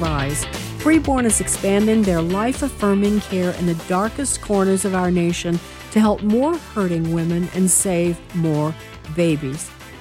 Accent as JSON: {"language": "English", "town": "Chicago", "region": "Illinois", "country": "United States", "said": "You know, that actually, because I'm a Chicagoan, it just makes me so sad."}